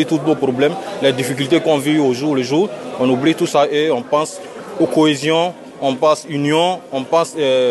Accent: Côte d’Ivoire; Voilà, moi, je suis ivoirien. Je suis venu pour soutenir le Cameroun.

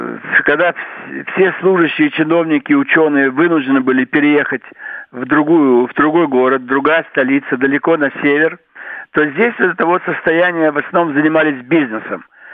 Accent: Almaty, Kazakhstan; moved away as an adult; now in Moscow, Russia; Ну, для меня это близкий город, родной. И не просто родился, а учился там. Жил до 18 лет, потом уехал в Москву.

